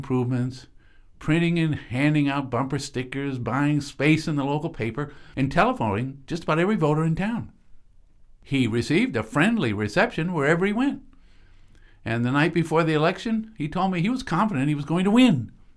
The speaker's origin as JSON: {"language": "English", "town": "Dublin", "region": "New Hampshire", "country": "United States", "tie": "born or raised there", "said": "Dublin, New Hampshire, my hometown"}